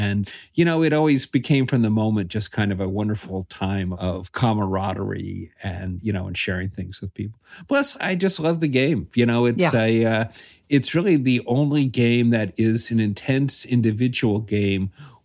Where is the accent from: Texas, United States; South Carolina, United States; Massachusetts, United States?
Massachusetts, United States; also born or lived in New Jersey; was born in New Jersey, although I grew up mostly in Massachusetts.